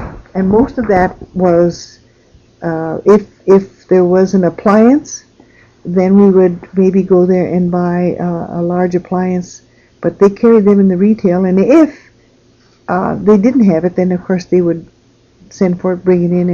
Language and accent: English; England, United Kingdom; had to have a teapot because we are English and we always have tea.